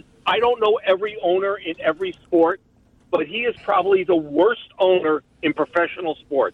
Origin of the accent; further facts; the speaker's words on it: New York, United States; now in Chicago, United States; I'm from New York, and I'm a senior citizen, and I was a Giant fan. In fact, I'm still a Giant fan.